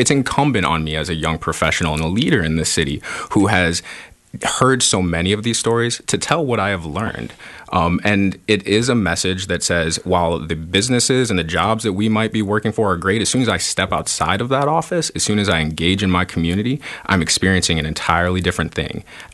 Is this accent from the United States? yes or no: yes; South Dakota, United States; also born or lived in Baltimore; now in Jacksonville, United States; I grew up in South Dakota. I lived and worked in Baltimore, Maryland. I studied abroad in South Africa. I'm in Jacksonville.